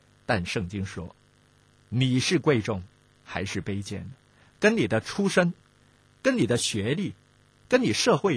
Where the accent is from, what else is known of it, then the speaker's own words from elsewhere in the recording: Hong Kong; 咱们香港人呢，就有上茶楼饮茶喝点心的这种的习惯